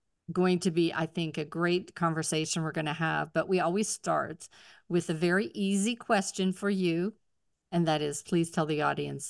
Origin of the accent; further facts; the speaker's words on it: Pittsburgh, Pennsylvania, United States; now in Atlanta, United States; I'm originally from Pittsburgh and we had gray for, you know, from like November to April.